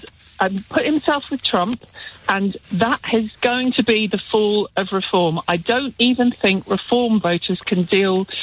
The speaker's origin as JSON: {"language": "English", "country": "United Kingdom", "said": "We have certain values as British people. We are respectful. We like to think we're polite. We don't make a fuss."}